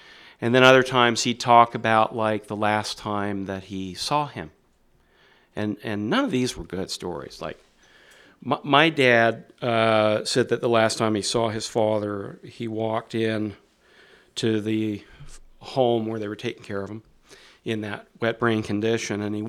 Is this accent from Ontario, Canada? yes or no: yes; Ottawa, Ontario, Canada; I grew up in Ottawa, so you'll hear this really weird accent coming out of this boy here. You're going to hear a little bit of the Midwest, and you're going to hear some Canadian Fargo-esque mixture. And it's because my parents are both Americans. They lived in the Midwest.